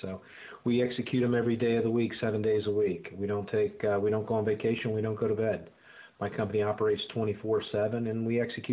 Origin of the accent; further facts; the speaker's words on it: Atlanta, Georgia, United States; From Atlanta, Georgia.